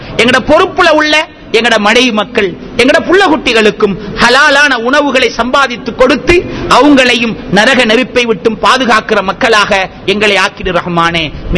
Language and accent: Tamil; Sri Lanka; நாங்களும் இலங்கையர்கள் என்கிற எடுத்துக்காட்டத்தான் நாங்களும் என்ன செய்கிறோம்?